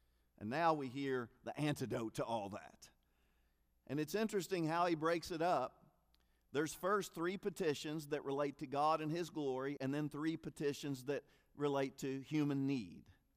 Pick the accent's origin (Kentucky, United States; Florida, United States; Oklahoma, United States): Kentucky, United States; As a young boy growing up in Kentucky, at least during basketball season, I prayed a couple of times a week for the Kentucky Wildcats to win.